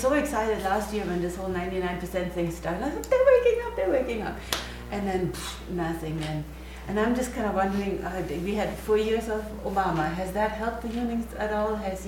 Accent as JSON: {"language": "English", "country": "Germany", "tie": "born or raised there", "second_language": "English", "said": "Growing up in Germany"}